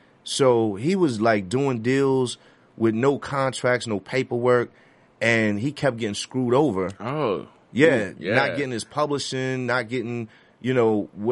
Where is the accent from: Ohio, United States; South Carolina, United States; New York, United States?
New York, United States; Bronx; Me and my partner, Jamie O, when we grew up together in the Bronx, we were right in the heart